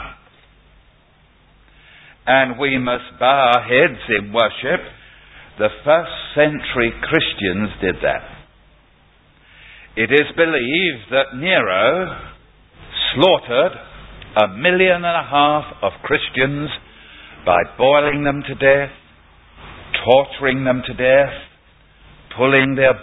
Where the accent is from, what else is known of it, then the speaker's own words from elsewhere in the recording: London, United Kingdom; accent: Cockney; I didn't like that because I'm a Cockney.